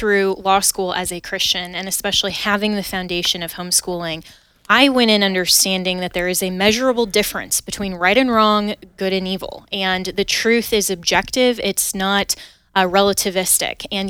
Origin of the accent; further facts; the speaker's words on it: Colorado, United States; so I ended up transferring back to my home state of Colorado and graduating from Colorado State in journalism.